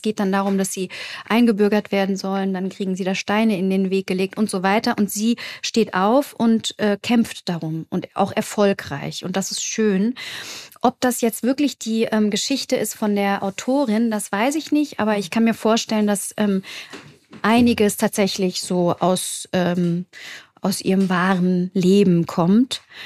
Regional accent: Frankfurt, Hesse, Germany; born there; Also ich bin zwar selbst hier geboren in Frankfurt

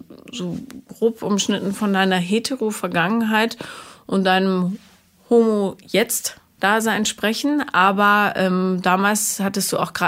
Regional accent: Rhineland, Germany; now in Berlin, Germany; Ich komme auch aus dem Rheinland und die Stimmung ist einfach eine andere hier.

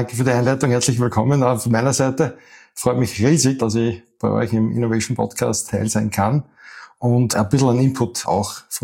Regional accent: Linz, Upper Austria, Austria; ich komme aus Linz

